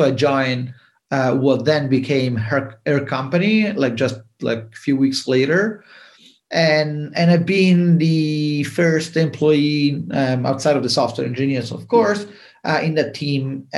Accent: Italy; English is a second language; moved away as an adult; also born or lived in United Kingdom; now in United States; And I moved to California from Italy via the UK to get my MBA at UC Berkeley.

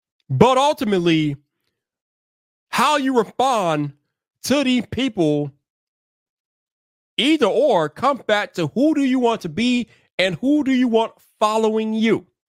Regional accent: Chicago, Illinois, United States; Y'all know me. I'm from Chicago. I follow this stuff closely.

